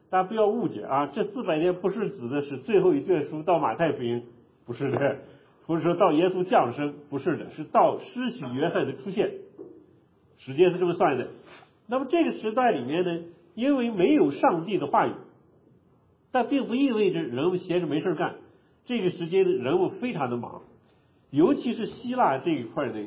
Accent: China; 我们中国人和外国人都很忙

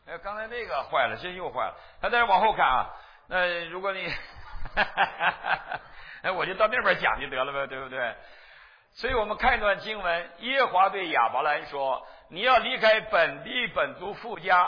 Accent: China; now in United States; 我们是从中国来到美国的。

